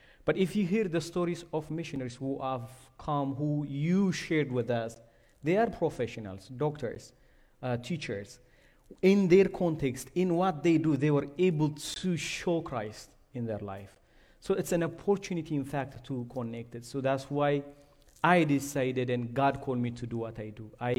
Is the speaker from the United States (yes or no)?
no; Addis Ababa, Ethiopia; I was born and raised in Addis Ababa, the capital of Ethiopia, in an industrial area called Akaki.